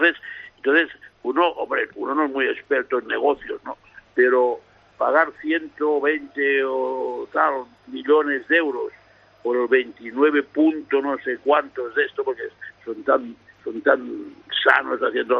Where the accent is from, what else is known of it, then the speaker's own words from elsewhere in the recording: Guimerà, Catalonia, Spain; desde que estuvimos en Galicia hasta Peralada, Guimerá, mi pueblo.